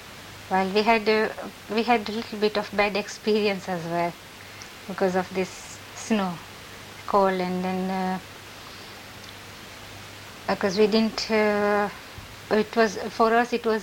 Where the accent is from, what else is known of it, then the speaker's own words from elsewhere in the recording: Uganda; moved away; also born or lived in India; I was brought up in Africa, in Uganda.